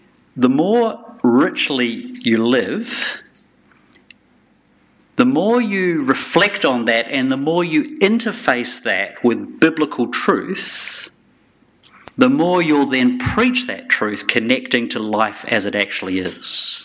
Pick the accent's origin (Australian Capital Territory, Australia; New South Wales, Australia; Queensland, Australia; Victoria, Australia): Victoria, Australia; Melbourne; I'm from Melbourne.